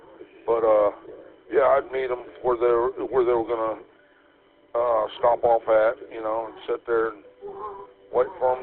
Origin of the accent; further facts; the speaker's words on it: Vacaville, California, United States; Yeah, I grew up in Vacaville.